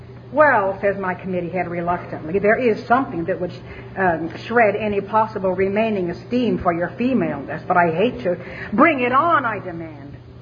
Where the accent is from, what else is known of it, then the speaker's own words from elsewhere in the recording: Salt Lake City, Utah, United States; born there; 1939, I was born in Salt Lake City, Utah, embraced by an encouraging, caring community